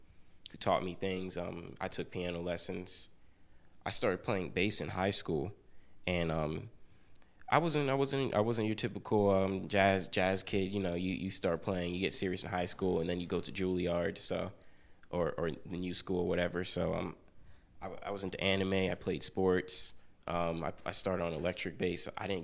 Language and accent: English; Ewing Township, New Jersey, United States; I started playing piano when I was like 6 years old, and I'm from Ewing Township